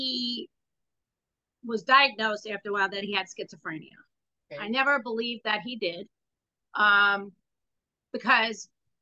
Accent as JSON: {"language": "English", "town": "New York City", "region": "New York", "country": "United States", "lives_now": "Tampa, United States", "said": "I live in Florida. I live in Tampa, Florida. And Dylan, I'm originally from New York City."}